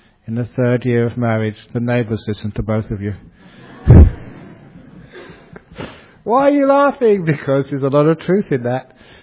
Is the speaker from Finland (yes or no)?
no; Australia; I'm from Australia. I'm a Buddhist monk.